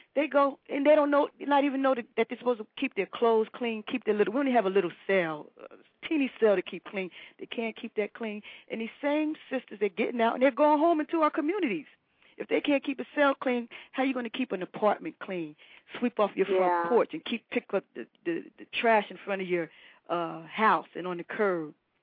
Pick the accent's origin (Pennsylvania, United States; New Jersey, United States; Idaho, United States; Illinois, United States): New Jersey, United States; Trenton; I grew up in Dolly Homes, which was the projects, until I was in, like, the fourth grade.